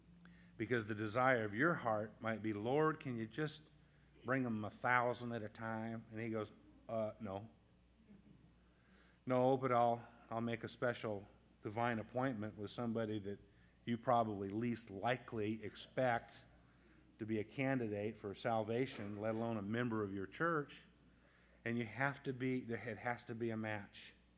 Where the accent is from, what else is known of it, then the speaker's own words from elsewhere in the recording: Colorado, United States; I come from Colorado, a lot of mountains